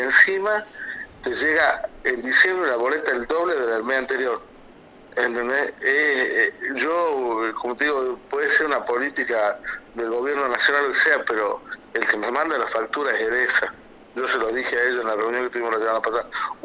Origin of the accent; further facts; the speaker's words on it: Argentina; Soy argentino y sobre todo defiendo a los comerciantes.